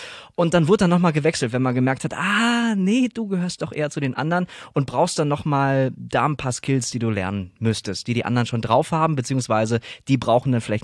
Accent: Herten, North Rhine-Westphalia, Germany; im nördlichen Ruhrgebiet zwischen Gelsenkirchen, Haltern, Herne und mein Heimatort ist Herten.

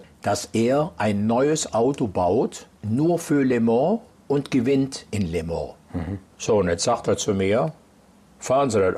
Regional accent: Aachen, North Rhine-Westphalia, Germany; Ich bin aus Aachen. Er ist so nah an Holland.

